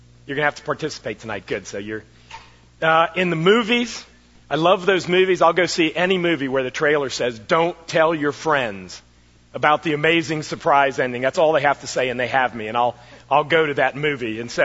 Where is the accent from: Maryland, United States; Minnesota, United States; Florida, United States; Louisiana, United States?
Maryland, United States; Silver Spring; I'm actually from this area. I was born in Silver Spring. I went to St. John the Evangelist Church out there on Georgia Avenue as a young man, and then I went to Northwood High School